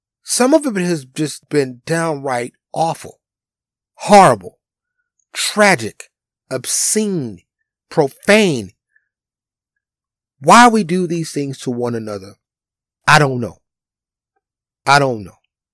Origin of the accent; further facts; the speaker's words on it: New York City, New York, United States; moved away; I'm originally from New York City, but I live in Tornado Alley. And as a city boy raised in the concrete jungle